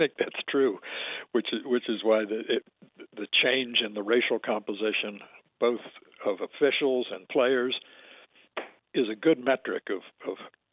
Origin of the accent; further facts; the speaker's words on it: Champaign, Illinois, United States; Growing up in Champaign, I grew up midway between Chicago and St. Louis.